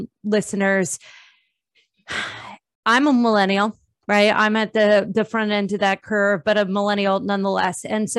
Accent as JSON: {"language": "English", "region": "New Jersey", "country": "United States", "said": "I'm from Jersey. I'm like one big explicit like stamp should just be on my forehead."}